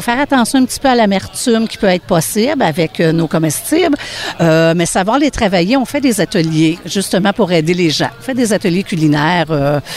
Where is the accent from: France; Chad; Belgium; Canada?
Canada; Saint-Côme, Quebec; Oui, je suis de Saint-Côme et on cueille dans la région là, de Lanaudière. Matawinie, plus précisément, aussi.